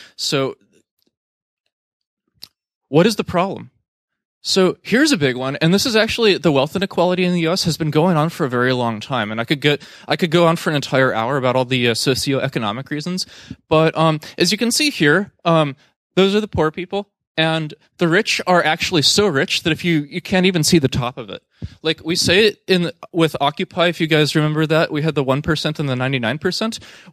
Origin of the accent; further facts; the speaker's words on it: California, United States; I'm coming from the San Francisco Bay Area, and there's some really bad wealth inequality issues going on there right now